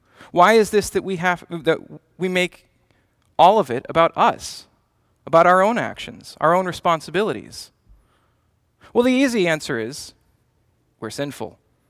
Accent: Pittsburgh, Pennsylvania, United States; Or in my hometown of Pittsburgh, they'd use yins.

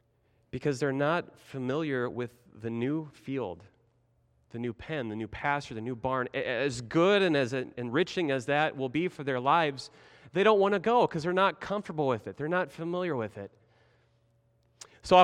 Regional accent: Nebraska, United States; Back home in my home state of Nebraska, my family, we found this to be true, especially with our livestock, with the cows and the pigs and the sheep.

